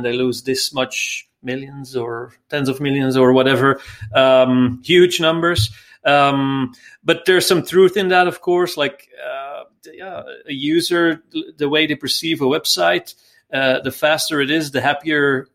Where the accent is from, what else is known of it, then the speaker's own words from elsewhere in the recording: Belgium; English is a second language; I'm from Belgium, by the way.